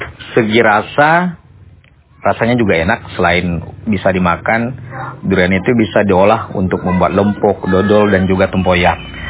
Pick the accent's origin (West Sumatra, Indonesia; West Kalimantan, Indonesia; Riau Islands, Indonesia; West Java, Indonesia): West Kalimantan, Indonesia; Sanggau; Maka saya merasa bangga juga sebagai orang Indonesia, terutama Sanggau, Sekayam, dan juga kampung halaman saya.